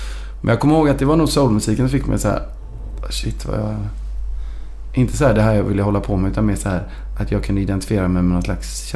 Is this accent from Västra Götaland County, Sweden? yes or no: yes; Gothenburg, Västra Götaland County, Sweden; born there; also born or lived in Mjölby; Jag vet inte hur många jag har bott på Göteborg, men jag föddes på Olivdalsgatan i Göteborg.